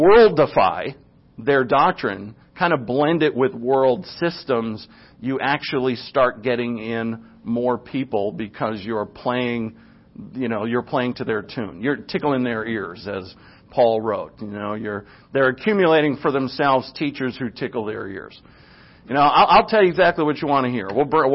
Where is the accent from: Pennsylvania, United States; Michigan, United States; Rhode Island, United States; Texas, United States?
Rhode Island, United States; born there; Because I'm from the North. I was born in Rhode Island, which, by the way, was the last state to sign on to the Constitution.